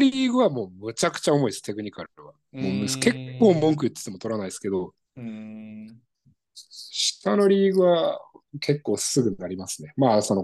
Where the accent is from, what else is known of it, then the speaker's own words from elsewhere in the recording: Tokyo, Japan; 僕、東京出身なんですけど、